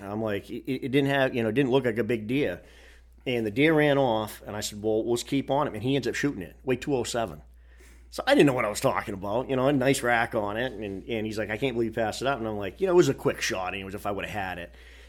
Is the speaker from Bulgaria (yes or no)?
no; New England, United States; you know, we're from New England, so, you know, the buck craze was, hey, it's got to be 200 pounds